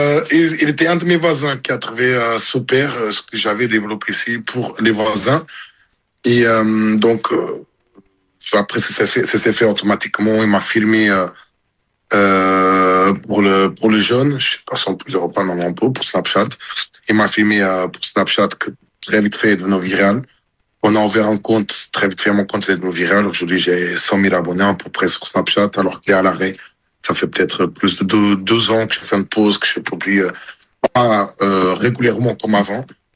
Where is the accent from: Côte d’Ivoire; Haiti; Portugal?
Portugal; Meda, Guarda; now in Paris, France; quand je suis parti de Portugal pour la France, je suis parti de Meda, de 5000 habitants, pour Paris, on parle de 500 000.